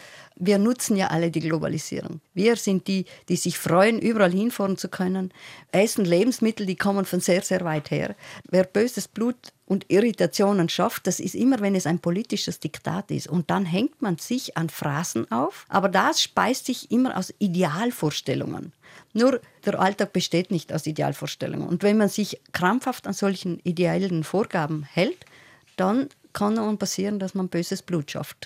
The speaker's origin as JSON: {"language": "German", "region": "Trentino-Alto Adige", "country": "Italy", "moved": "yes", "lives_now": "Vienna, Austria", "said": "wenn man aus Südtirol kommt, da ist dieser Wechsel zwischen dem italienischen und der deutschen Kultur"}